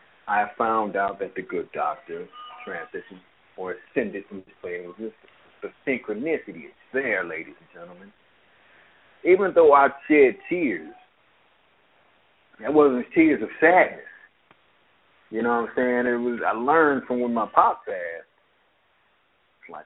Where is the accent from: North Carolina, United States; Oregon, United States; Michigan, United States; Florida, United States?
Michigan, United States; Detroit; moved away; also born or lived in Texas; I'm born and raised in Detroit, but I've been gone from Detroit.